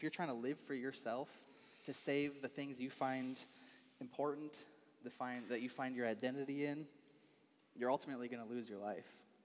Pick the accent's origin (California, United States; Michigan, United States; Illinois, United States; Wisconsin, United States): Wisconsin, United States; I didn't really even know where South Dakota was on the map back then. I grew up in Wisconsin, by the way.